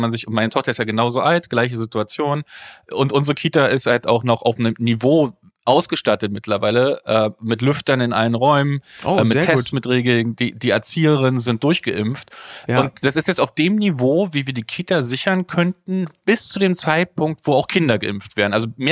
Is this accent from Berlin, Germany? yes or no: no; Frankfurt, Brandenburg, Germany; born there; Also, natürlich, ich bin geboren in Frankfurt-Oder.